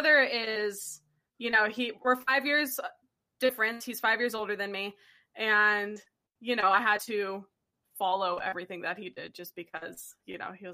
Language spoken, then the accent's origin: English; North Hollywood, California, United States; But going to school in North Hollywood, country music is not cool.